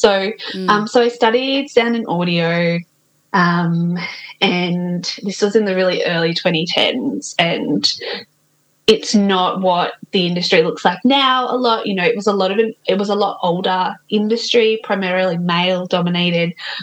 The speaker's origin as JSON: {"language": "English", "town": "Brisbane", "region": "Queensland", "country": "Australia", "said": "I'm a North Brizzy girl, so I'm based in Sandgate, So Turrbal and Yuggera country, which is really beautiful, and we're by the water there"}